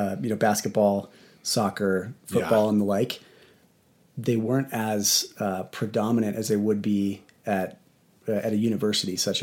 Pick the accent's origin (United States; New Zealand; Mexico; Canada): United States; Littleton, Colorado; Yeah. Grew up in Littleton, Colorado.